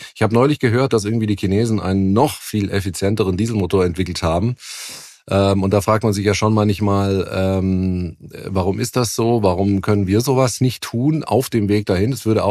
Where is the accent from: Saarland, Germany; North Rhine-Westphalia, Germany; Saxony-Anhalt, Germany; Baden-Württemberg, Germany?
Baden-Württemberg, Germany; Stuttgart; Ja, also als Stuttgarter könnte man es eine Vorbelastung nennen